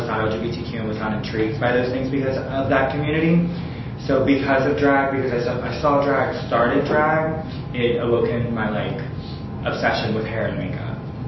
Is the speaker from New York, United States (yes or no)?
no; Maurice, Louisiana, United States; I grew up in Maurice, Louisiana, went to country school